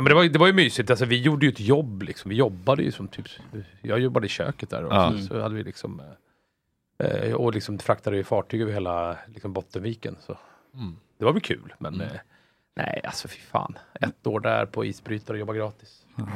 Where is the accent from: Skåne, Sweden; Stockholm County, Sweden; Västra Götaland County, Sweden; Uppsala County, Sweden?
Stockholm County, Sweden; Jakobsberg; Jakobsberg, ja precis.